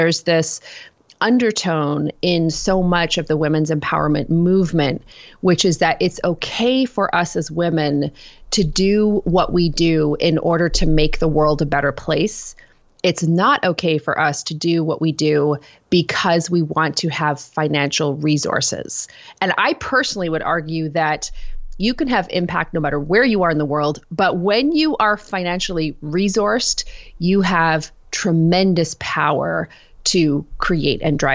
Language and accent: English; United Kingdom; now in Canada; When I was a teenager, you know, I grew up in a household. We immigrated to Canada from the United Kingdom. I'm a biracial woman.